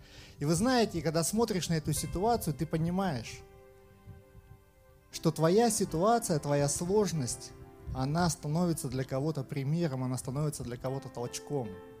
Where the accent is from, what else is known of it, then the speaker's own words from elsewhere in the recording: Siberia, Russia; обычный парень из Сибири